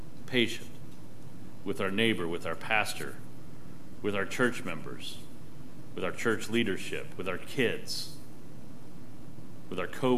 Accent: California, United States; And I just decided to say, "I'm from Southern California."

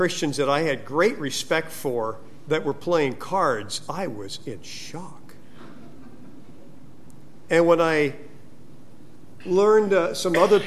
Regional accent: California, United States; It may surprise you that growing up in California, I was reared in a very strict home.

